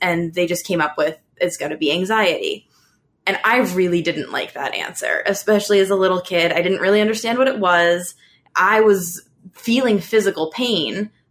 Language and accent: English; New England, United States; now in Washington, United States; But beyond that, I grew up in New England. I now live in DC.